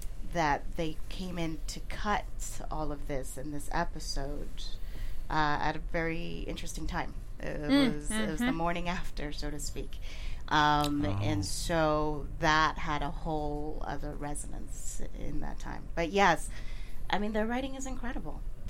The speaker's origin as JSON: {"language": "English", "country": "Nigeria", "tie": "born or raised there", "said": "growing up in Nigeria and hearing those stories of Anansi, there's a special place in my heart."}